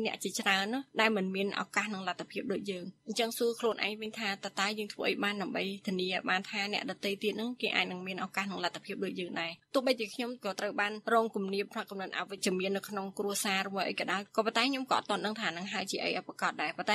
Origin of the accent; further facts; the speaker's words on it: Phnom Penh, Cambodia; ខ្ញុំជាអ្នកភ្នំពេញ